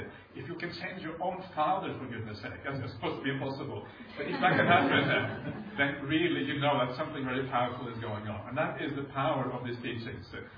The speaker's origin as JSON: {"language": "English", "country": "Norway", "tie": "born or raised there", "lives_now": "Australia", "said": "Norway, when I grew up, there's no Buddhism. I didn't know any Buddhists. My parents weren't Buddhist."}